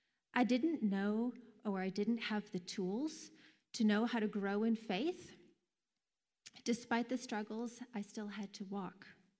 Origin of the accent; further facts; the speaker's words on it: Canada; born there; Kind of like how I'm a Canadian because that's the country that I was born in.